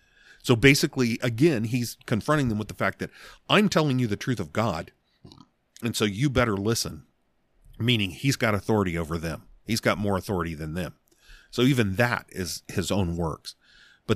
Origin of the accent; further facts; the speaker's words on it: Arizona, United States; also born or lived in Alabama; I was born in Alabama, but we left there early enough that, you know, left there when I was six and grew up out here in Arizona.